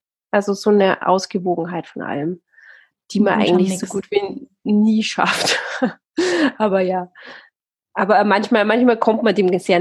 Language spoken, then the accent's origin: German; Austria; also born or lived in South Africa; now in Bavaria, Germany; eigentlich bin ich Österreicherin, also meine Eltern sind beide Österreicher und dann haben sich die irgendwann mal getrennt und dann bin ich in Österreich aufgewachsen.